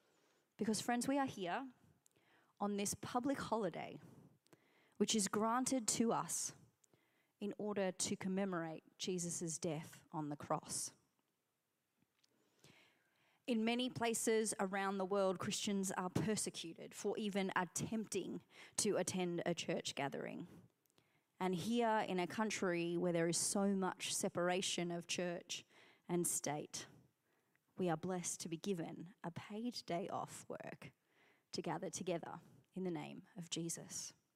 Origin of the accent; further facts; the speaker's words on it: Australia; It was in stark contrast to growing up in Australia